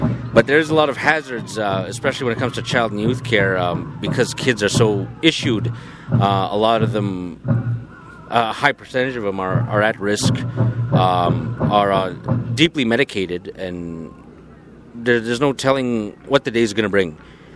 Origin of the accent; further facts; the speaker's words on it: Alberta, Canada; I'm from the Paul First Nation west of Edmonton, about 40 minutes.